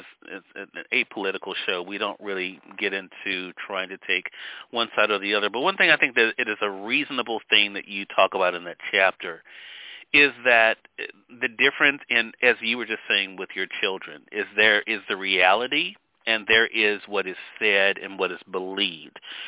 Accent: Mississippi, United States; here in my home state of Mississippi, where we're on the radio dial

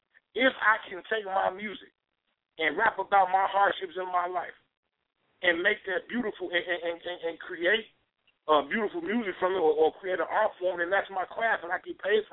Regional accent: Maywood, Illinois, United States; I'm from Maywood myself. I'm just a lover of the city. I love Chicago. And being from Maywood, it's 21 blocks.

